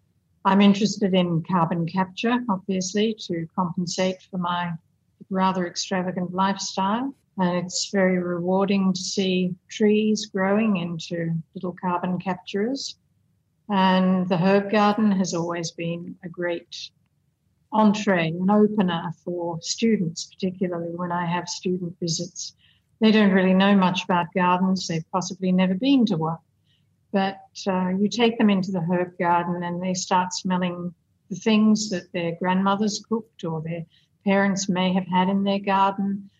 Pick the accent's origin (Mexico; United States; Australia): Australia; now in Malaysia; So it's provided me with an opportunity as an Australian living in Malaysia